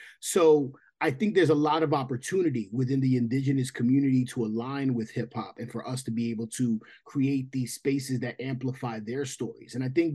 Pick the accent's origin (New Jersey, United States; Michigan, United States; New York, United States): New York, United States; I'm an artist born and raised in New York. I started rapping before I started doing anything else.